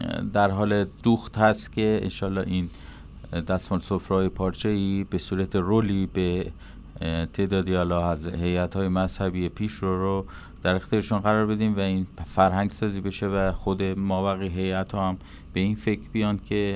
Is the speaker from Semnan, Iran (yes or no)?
no; Yazd, Iran; ما یزدی‌ها در این ایام در سطح کشور داریم و شهر خودمون